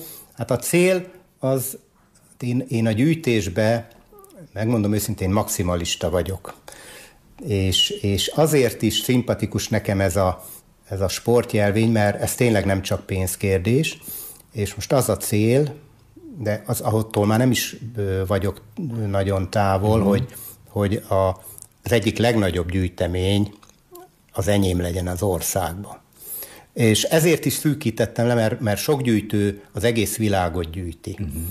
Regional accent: Sajóbábony, Borsod-Abaúj-Zemplén, Hungary; also born or lived in Miskolc / Boldva; Miskolcon születtem, nyilván, de akkor Boldván éltünk, illetve eltöltöttem 8 évet Sajóbábonyba is.

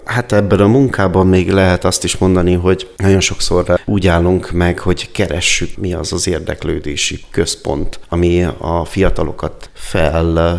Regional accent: Carei, Satu Mare County, Romania; Nagykárai születésű vagyok, hát ez a határtól körülbelül 17 kilométerre található. Ott születtem egy kisvárosban, Károly grófoknak a kastélye található a város közepén. ebből a városból indultam el.

